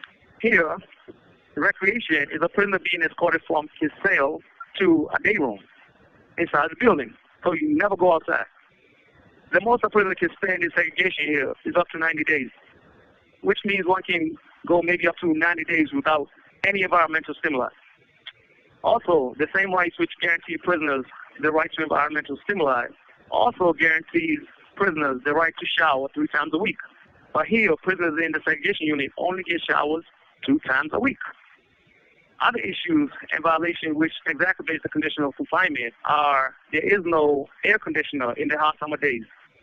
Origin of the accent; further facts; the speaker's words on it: Virginia, United States; majority of that time I've been in solitary confinement in my home state of Virginia.